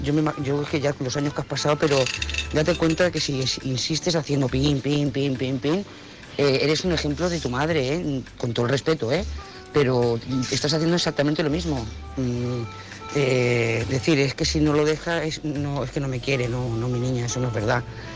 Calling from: Lloret de Mar, Catalonia, Spain; de Lloret de Mar.

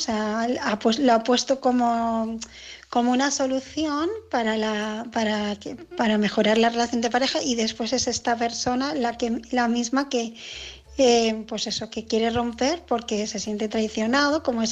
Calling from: Barcelona, Catalonia, Spain; de Barcelona

